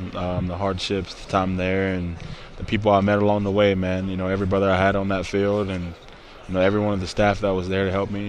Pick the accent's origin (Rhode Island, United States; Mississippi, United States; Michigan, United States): Mississippi, United States; So I grew up – I'm originally from Mississippi.